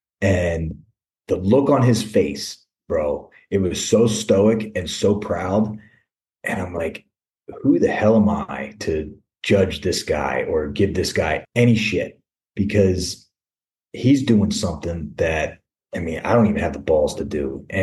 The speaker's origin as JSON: {"language": "English", "town": "Sykesville", "region": "Maryland", "country": "United States", "tie": "born or raised there", "said": "Maryland. Yeah. So I was about 45 minutes outside of Baltimore, a small town called Sykesville."}